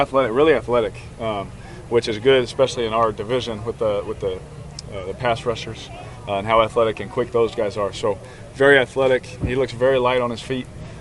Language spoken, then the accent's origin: English; Fresno, California, United States; also born or lived in Bakersfield; growing up in Fresno and Bakersfield, you know, running around with nothing to do there